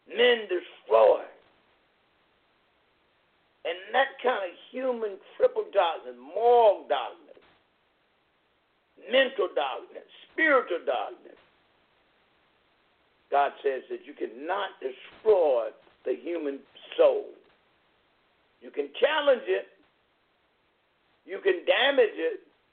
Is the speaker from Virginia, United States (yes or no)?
yes; Lynchburg, Virginia, United States; the slave masters in my home state, which I happen to be from Lynchburg, Virginia, the home of Jerry Falwell